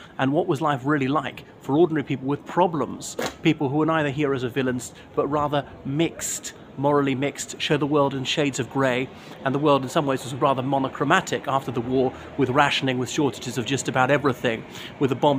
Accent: Ireland; from Ireland.

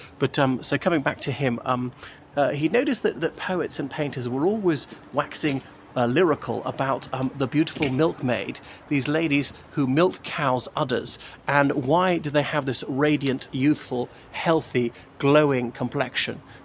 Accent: Ireland; now in Cheltenham, United Kingdom; from Ireland. Here I am in Cheltenham, Gloucestershire, United Kingdom

